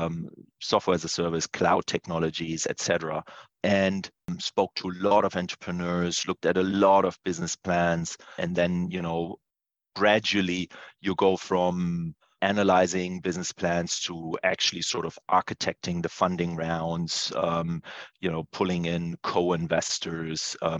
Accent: Berlin, Germany; English is a second language; also born or lived in United States; I grew up in East Berlin. I guess you could say the wrong side of the Berlin Wall.

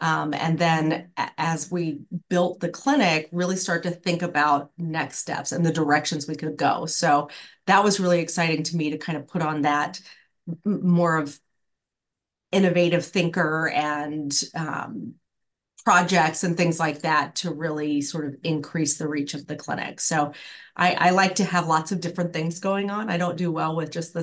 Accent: Southern United States, United States; which, as a Southerner, I did not expect to fall in love with this area

